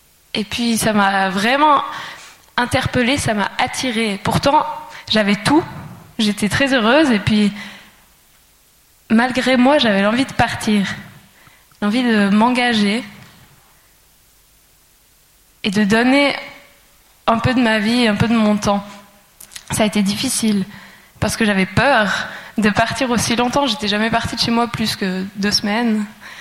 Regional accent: Valais, Switzerland; J'ai grandi en Valais et puis depuis toute petite, j'ai appris à connaître Jésus comme une personne vivante.

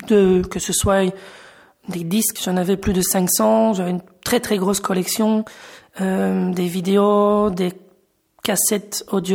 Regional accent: Belgium; je suis belge et j'ai 36 ans. J'ai grandi dans une famille catholique pratiquante

